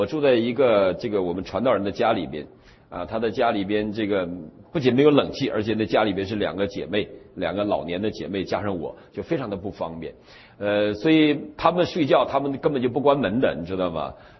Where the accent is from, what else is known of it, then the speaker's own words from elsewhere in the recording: Northeast China, China; 这个城市有一群的中国东北人在那里做生意啊。当然我们到俄罗斯都是我们东北人，全是老乡